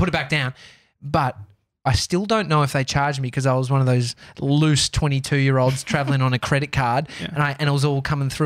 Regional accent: United States; As an American, I think Americans, without sounding rude, can come across rude sometimes.

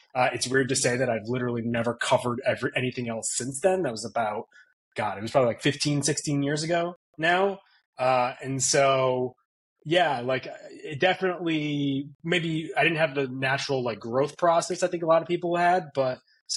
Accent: Connecticut, United States; Sure. So I grew up in Connecticut. And so there isn't like a natural connection to a lot of NBA teams there.

